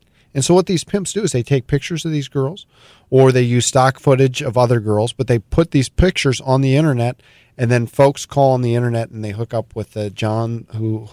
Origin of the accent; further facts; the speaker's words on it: Vermilion, Ohio, United States; moved away; also born or lived in Washington, D.C.; I grew up in Vermilion, lived mm-hmm. in Vermilion until my dad got elected to Congress. And then once he got elected to Congress, our entire family, we moved out to Washington, D.C.